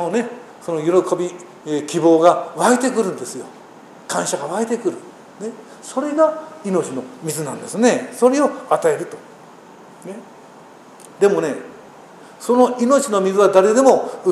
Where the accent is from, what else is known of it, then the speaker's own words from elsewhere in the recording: Kobe, Hyogo, Japan; 印象深い田舎にですね、生まれ育ちましたね。名前だけ神戸市まだそれだそうでもいいんですけどね、ですね、もうしかもそのキリスト教とは縁もゆかりもない生活を送っていました。